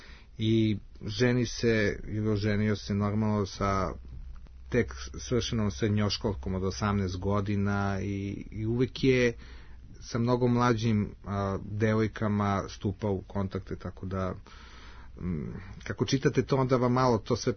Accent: Belgrade, Serbia; za mene kao dete koje je rođeno u Beogradu i koje je živio u Beogradu

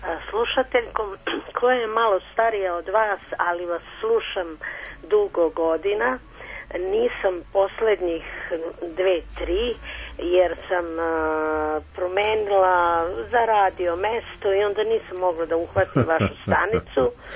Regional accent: Zaječar, Southern and Eastern Serbia, Serbia; onda mi se čini da je moj zavičaj, jer sam imala nekog psa u komšiluku i tako, ovaj, malo da vam dočaram. Eto, Zaječar

